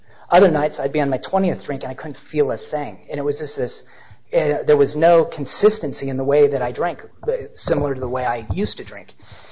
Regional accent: Portland, Oregon, United States; I grew up in Portland, but I was down in Ashland

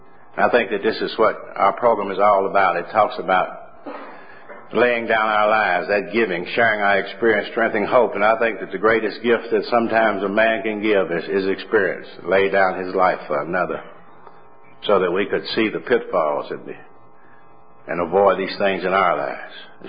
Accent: Louisville, Kentucky, United States; born there; I was born in Louisville, Kentucky, and I came from a very poor family.

